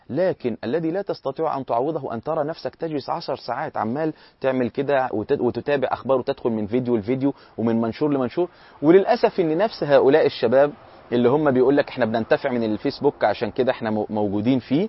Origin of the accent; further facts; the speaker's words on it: Egypt; كان عندنا في مصر هذا، إن إحنا أغلب المساجد تصلي به كل يوم بجزء.